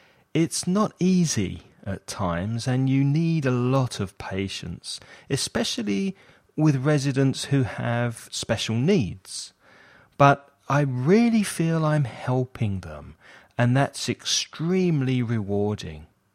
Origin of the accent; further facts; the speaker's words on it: London, United Kingdom; I'm from London. I was born in South London, but now I live in North London with my girlfriend in a small flat.